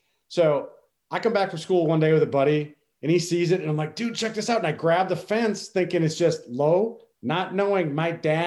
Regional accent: Minnesota, United States; So where I grew up in West Central Minnesota, we were out at some family friend's place and they raised livestock

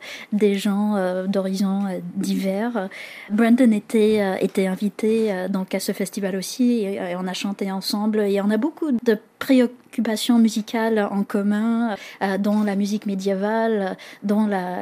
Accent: Canada; first language en; French is a second language; j'écris en français qui n'est pas ma langue maternelle. Je suis canadienne anglophone.

